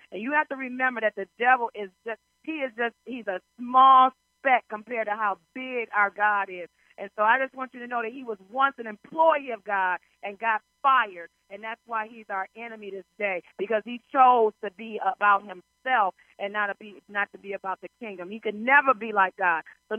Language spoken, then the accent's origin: English; Detroit, Michigan, United States; now in Washington, United States; a high of 81 today here in D.C. and Detroit, Michigan, my hometown, mostly sunny, 73 degrees.